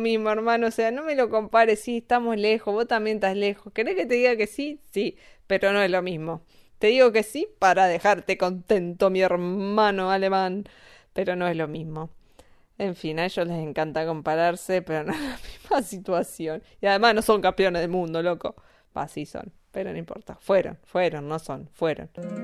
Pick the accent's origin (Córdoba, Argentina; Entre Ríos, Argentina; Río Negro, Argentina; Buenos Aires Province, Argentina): Río Negro, Argentina; Bariloche; como yo soy de Bariloche, poco estuve en Buenos Aires.